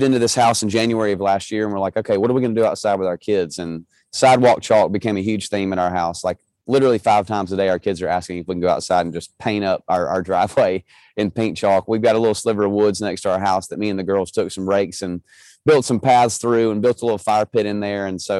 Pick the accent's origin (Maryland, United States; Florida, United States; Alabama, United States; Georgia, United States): Georgia, United States; born there; And I was born in Georgia, and I've got a lot of family in North Carolina.